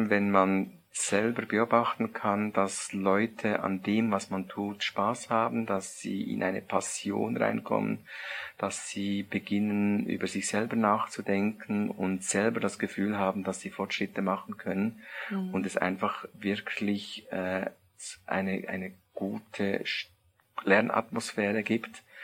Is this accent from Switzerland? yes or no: yes; Switzerland; ist bei uns in der Schweiz heißt die Matura, nachgeholt.